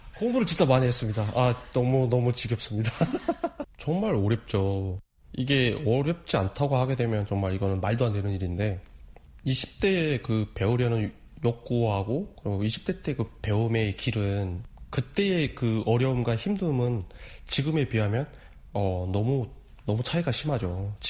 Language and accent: Korean; North Korea; 쉽게 말하면 북한에서 온 사람.